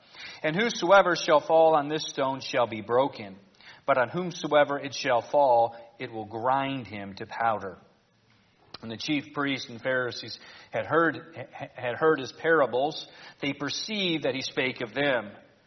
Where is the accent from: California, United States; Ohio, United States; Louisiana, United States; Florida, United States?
Ohio, United States; Cleveland; I grew up in Cleveland. I'm a Cleveland Browns fan.